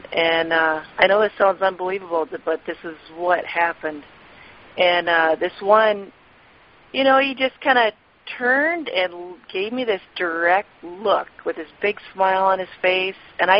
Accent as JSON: {"language": "English", "region": "Minnesota", "country": "United States", "tie": "born or raised there", "said": "I had many interactions growing up in Minnesota. My family was very outdoorsy, so I traveled all over the state."}